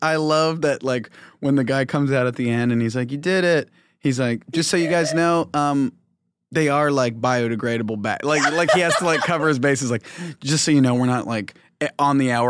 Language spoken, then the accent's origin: English; Midwest, United States; I feel like growing up in the Midwest, it, like, that was in the faucet, like sink, it was Sprite.